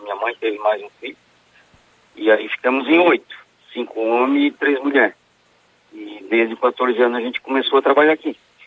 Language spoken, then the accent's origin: Portuguese; Lauro Müller, Santa Catarina, Brazil; now in Joinville, Brazil; Não, sou natural de Lauro Miller.